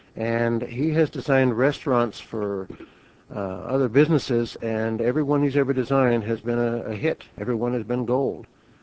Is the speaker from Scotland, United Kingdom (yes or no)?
yes; Scotland, United Kingdom; Being a Scotsman and a good capitalist, I'm looking at this and saying...